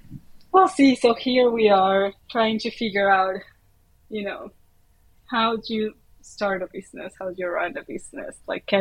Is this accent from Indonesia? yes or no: no; Uruguay; now in Germany; For starters, I'm from Uruguay, which is kind of a small country here in South America